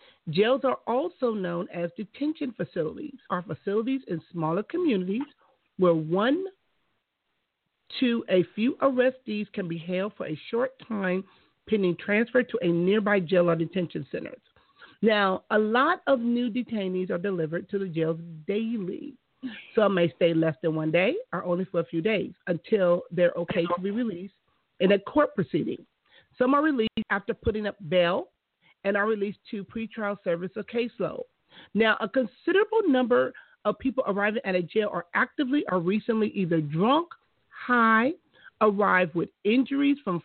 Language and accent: English; Compton, California, United States; and growing up in Compton, I saw a lot of that in just the neighborhood and the community that I lived